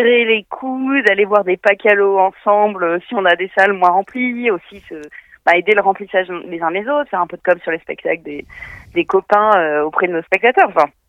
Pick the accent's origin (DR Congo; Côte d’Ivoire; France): France; Hauts-de-France; accent: Ch'ti; Moi, l'accent ch'ti, il revient quand je suis ch'ti ou flamand. Hein. D'ailleurs, parce que j'ai de la famille de Lille et de la famille de Dunkerque.